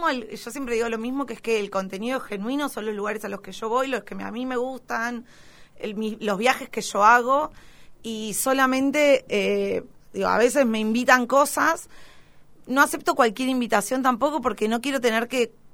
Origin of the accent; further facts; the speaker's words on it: La Plata, Buenos Aires Province, Argentina; Soy platense, nacida y criada, licenciada en comunicación, docente universitaria de la UNLP, de la UNAG y de la UNQ.